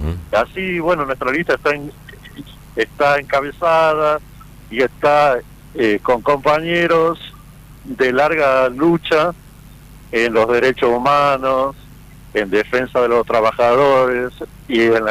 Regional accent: Jujuy, Argentina; moved away as an adult; desde el año 94, vine a estudiar acá en la facultad. Soy jujeño.

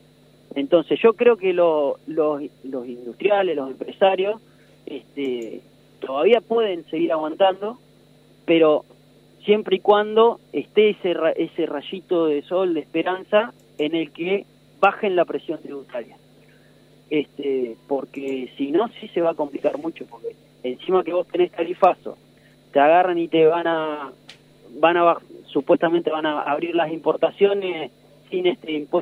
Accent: Guatraché, La Pampa, Argentina; Yo, por ejemplo, soy del interior, soy de Guatraché

